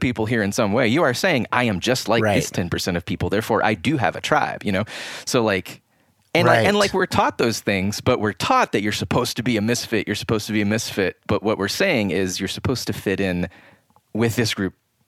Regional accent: Atlanta, Georgia, United States; born there; So I was born in Atlanta, went to First Baptist Atlanta for a time

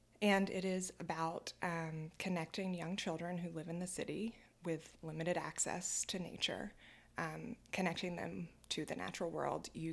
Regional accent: Georgia, United States; I grew up in rural Georgia. Like that was my daily life.

